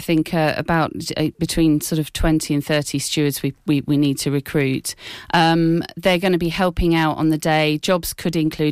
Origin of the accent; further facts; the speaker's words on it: Cherry Hinton, East of England, United Kingdom; because I certainly remember going to them as a child, because I grew up in Cherry Hinton myself.